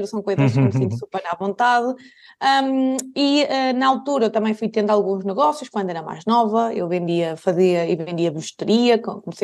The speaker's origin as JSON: {"language": "Portuguese", "town": "Maia", "region": "Norte", "country": "Portugal", "tie": "born or raised there", "said": "sou aqui da zona do Porto, caso não tenha reparado pelo sotaque. Mais propriamente da Maia."}